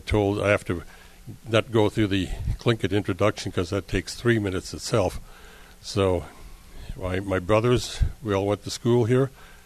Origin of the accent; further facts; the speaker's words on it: Haines, Alaska, United States; born and raised in Haines. Went to school here, graduated from Haines High in 1965.